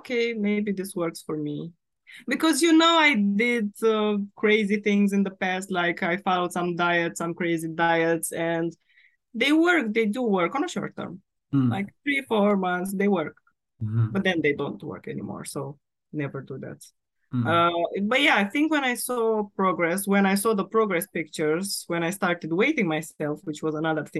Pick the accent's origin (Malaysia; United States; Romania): Romania; now in London, United Kingdom; So I'm from Romania. I moved to London 4 years ago.